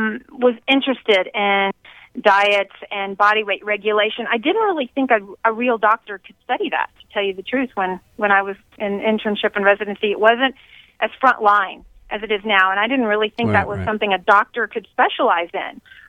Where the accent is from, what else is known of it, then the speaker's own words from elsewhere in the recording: Houston, Texas, United States; also born or lived in Dallas; I was born in Dallas, but raised in Houston and went to Baylor College of Medicine in Houston for medical school.